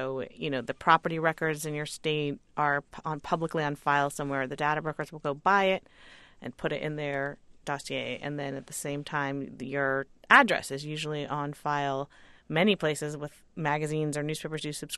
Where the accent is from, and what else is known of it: California, United States; born or raised there